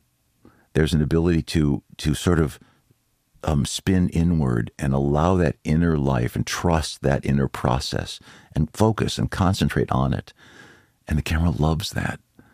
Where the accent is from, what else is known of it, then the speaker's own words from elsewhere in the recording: Chicago, Illinois, United States; I'm from Chicago.